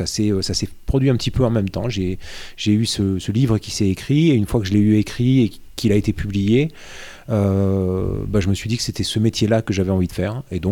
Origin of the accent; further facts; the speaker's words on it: Occitanie, France; comme j'ai grandi dans le Nord Aveyron